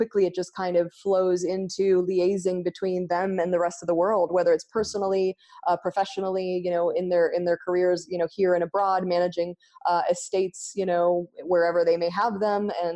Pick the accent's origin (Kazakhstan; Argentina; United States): Argentina; Well, you know, I grew up in Argentina, and we don't do the traditional college thing over there.